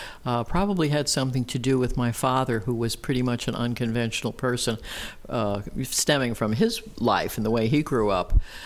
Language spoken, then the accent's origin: English; New Jersey, United States; I'm from New Jersey. I was living in New Jersey at that point.